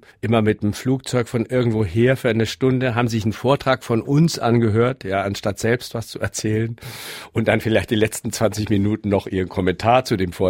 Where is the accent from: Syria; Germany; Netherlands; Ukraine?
Germany; Augsburg, Bavaria; bei mir zu Hause in Augsburg, ich bin Augsburger